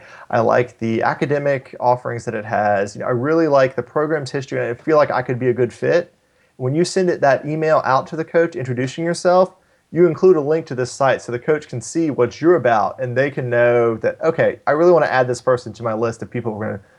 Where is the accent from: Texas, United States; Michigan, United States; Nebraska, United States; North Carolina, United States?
North Carolina, United States; Charlotte; I'm from Charlotte, North Carolina.